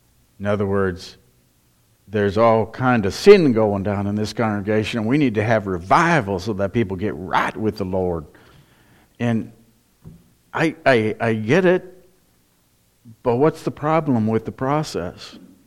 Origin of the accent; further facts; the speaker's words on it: Midwest, United States; also born or lived in Florida; I grew up in the Midwest, most of you did.